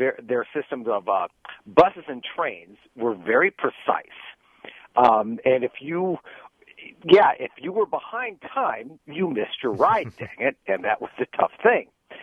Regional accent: United States; now in San Diego, United States; And I'm an American, and I don't speak language

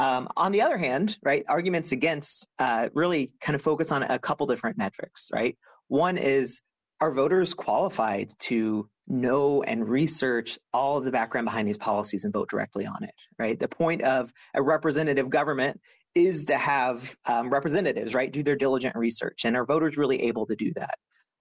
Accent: Missouri, United States; So I grew up in Missouri, my home state

